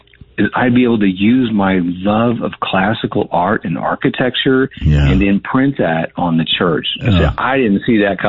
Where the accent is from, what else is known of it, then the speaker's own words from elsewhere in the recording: Austin, Texas, United States; Dad retired in Austin, Texas. So I grew up junior high and high school in Austin. And then age 20, I moved up to the Dallas area.